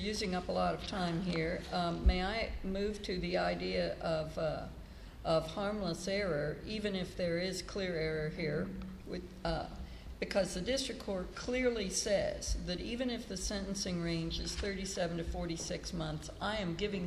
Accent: San Antonio, Texas, United States; Well, I'm from San Antonio. There are not a lot of large houses.

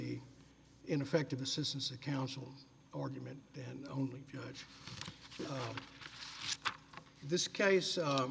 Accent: Baton Rouge, Louisiana, United States; I'm from Baton Rouge, represent Thomas Nelson in this proceeding.

